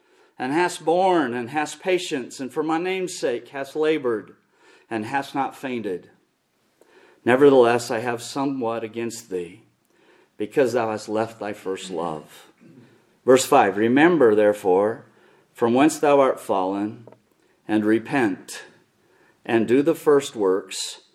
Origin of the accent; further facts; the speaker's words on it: Cody, Wyoming, United States; I grew up in Cody, and in 1972, Grace Baptist Church started. When I left in 1981 to go finish my education